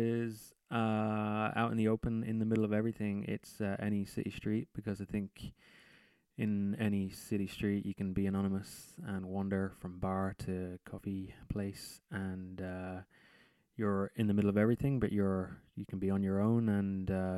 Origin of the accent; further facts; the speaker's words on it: London, United Kingdom; also born or lived in Dublin; now in Edinburgh, United Kingdom; I grew up in London, but I lived in Dublin for many years. I've traveled around a bit and now find myself in Edinburgh.